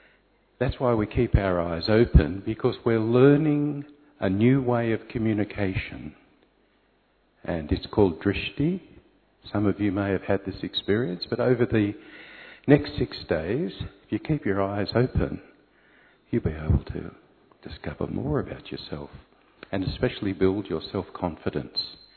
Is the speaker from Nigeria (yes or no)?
no; Australia; Trust me, I'm an Aussie, right?